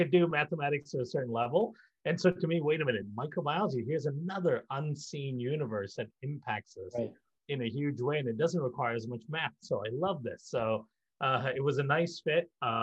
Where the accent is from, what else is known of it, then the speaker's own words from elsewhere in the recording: India; also born or lived in Malaysia; I grew up in India and Malaysia